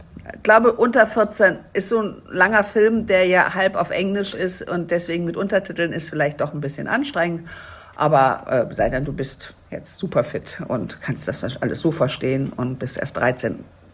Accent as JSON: {"language": "German", "town": "Düsseldorf", "region": "North Rhine-Westphalia", "country": "Germany", "said": "das als Düsseldorferin, ich sag euch, das war was. Ich kann ja kein Platt oder ich konnte kein Platt, also jetzt kann ich es ja verstehen"}